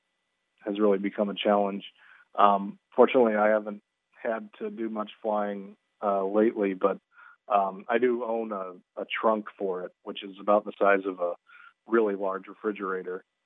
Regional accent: St. Louis, Missouri, United States; I'm originally from St. Louis, so it's always nice to come back to Missouri during the summer and be close to family and friends in St. Louis.

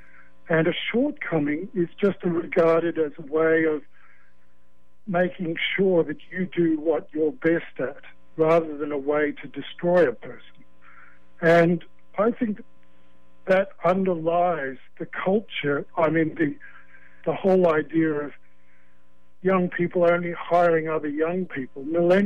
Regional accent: Australia; moved away as an adult; now in United States; It's just a feeling that I'm actually Australian, but I'm a joint citizen. I've lived here 30 years.

